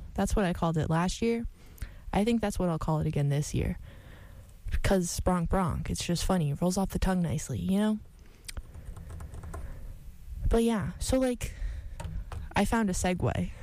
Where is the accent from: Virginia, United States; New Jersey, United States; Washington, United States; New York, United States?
New York, United States; Poughkeepsie; So I'm from Poughkeepsie area, which is not quite upstate, but not the city.